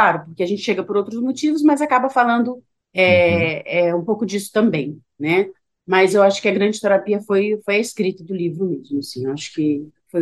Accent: Petrópolis, Rio de Janeiro, Brazil; saindo da minha cidade natal, que é Petrópolis, né?

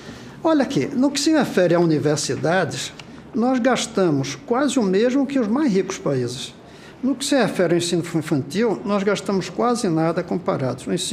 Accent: Pernambuco, Brazil; Eu, com toda a arrogância pernambucana, eu não consigo pensar assim, eu sou o primeiro brasileiro.

